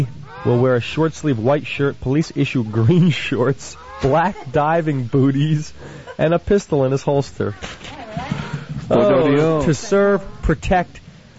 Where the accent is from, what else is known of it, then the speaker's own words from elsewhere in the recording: Fort Lauderdale, Florida, United States; This is from my hometown, Fort Lauderdale.